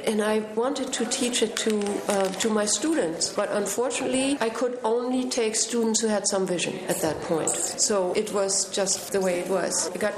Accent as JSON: {"language": "English", "country": "Germany", "tie": "born or raised there", "said": "So let me just answer that right away. I grew up in Germany."}